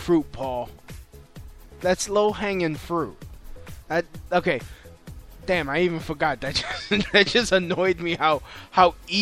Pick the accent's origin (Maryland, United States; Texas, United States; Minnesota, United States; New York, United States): New York, United States; Williamsburg; because I'm from Williamsburg.